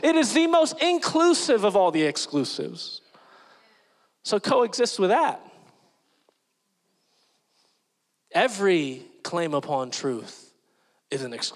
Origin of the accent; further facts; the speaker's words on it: Philippines; I chose to be an American. It's a part of my identity. Okay? I'm also Filipino. And I'm a proud Filipino.